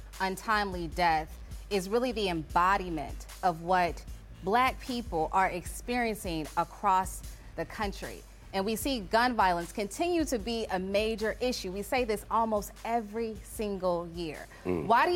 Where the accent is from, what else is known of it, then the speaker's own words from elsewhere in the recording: Chicago, Illinois, United States; like I'm from Chicago, the south side of Chicago